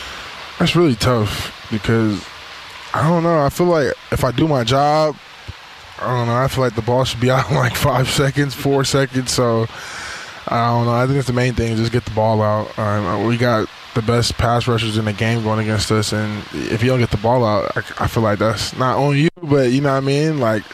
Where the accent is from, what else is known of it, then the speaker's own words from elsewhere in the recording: Indianapolis, Indiana, United States; Like I said, I'm from Indianapolis. I played at Ohio State.